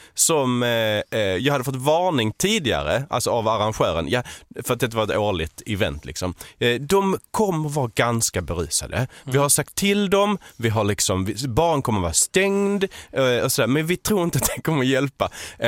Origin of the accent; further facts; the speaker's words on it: Skåne, Sweden; accent: Scanian via Lund; Sen om du frågar en skåning eller någon från Veberöd, så har inte den min dialekt.